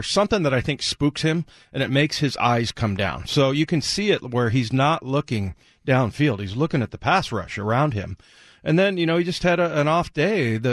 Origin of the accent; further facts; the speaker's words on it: San Diego, California, United States; born there; So, yeah, I was born in San Diego.